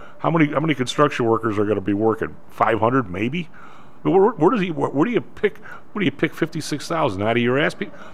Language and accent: English; Ireland; Where else am I going to go? I'm Irish.